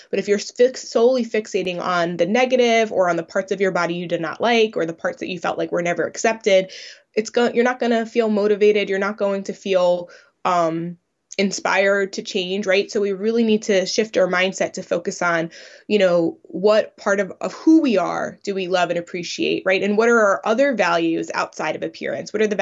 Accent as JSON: {"language": "English", "country": "United States", "said": "I'm from the United States, and growing up, I was born in 1990."}